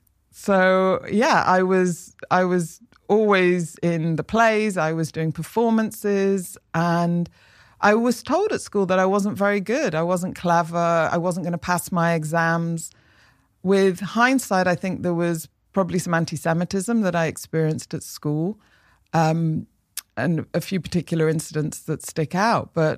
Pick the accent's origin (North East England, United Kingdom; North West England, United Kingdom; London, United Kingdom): North West England, United Kingdom; Manchester; Yeah, So I grew up in Manchester.